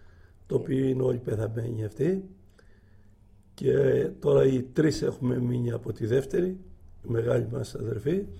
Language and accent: Greek; Misogori, Peloponnese, Greece; Γεννήθηκα στο Μισογόρι, στο επαρχία Πηλίας, νομό Μεσσηνίας.